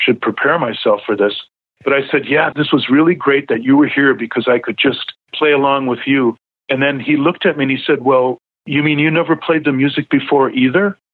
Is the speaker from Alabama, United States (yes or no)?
no; Racine, Wisconsin, United States; I started studying in my hometown of Racine, Wisconsin.